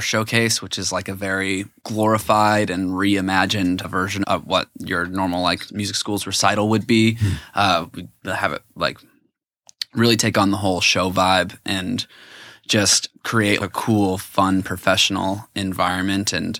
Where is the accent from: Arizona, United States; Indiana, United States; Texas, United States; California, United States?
California, United States; moved away as an adult; now in Nashville, United States; I'm originally from California, moved to Nashville like 7 years ago